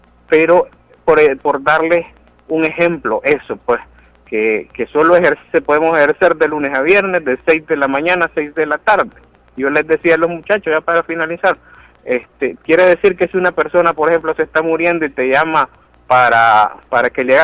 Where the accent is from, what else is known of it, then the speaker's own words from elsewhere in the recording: Nicaragua; se los voy a decir como buen nicaragüense